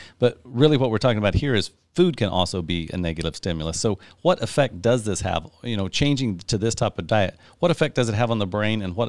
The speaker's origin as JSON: {"language": "English", "region": "Midwest", "country": "United States", "tie": "born or raised there", "said": "as I grew up in the Midwest"}